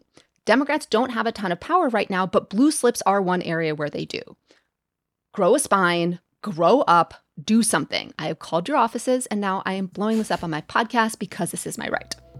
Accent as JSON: {"language": "English", "region": "Michigan", "country": "United States", "tie": "born or raised there", "said": "something that is happening in my home state of Michigan"}